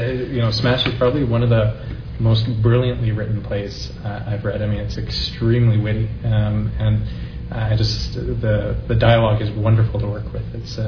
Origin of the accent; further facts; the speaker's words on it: Edmonton, Alberta, Canada; now in Ottawa, Canada; I'm actually from Edmonton, and so I've done a number of community theatre productions and fringe productions in Edmonton